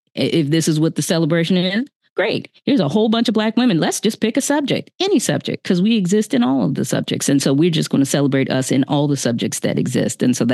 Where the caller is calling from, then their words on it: Philadelphia, Pennsylvania, United States; My pronouns are she, her. I am checking in from Philadelphia, Chestnut Hill section